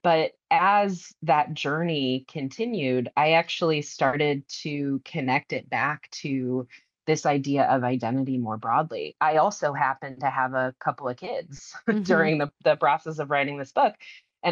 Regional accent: Iowa, United States; I grew up 1,000 miles away from my tribe. I grew up in Iowa. My tribe is located in North Carolina.

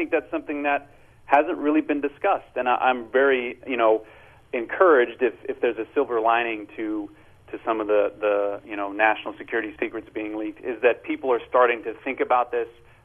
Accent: California, United States; Now, personally, I grew up in California, so it was a natural fit for me to come back here.

